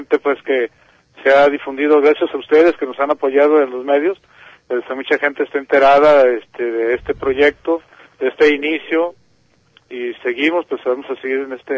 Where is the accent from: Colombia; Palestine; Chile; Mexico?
Mexico; simplemente instrumentamos con el sentir de nosotros como mexicanos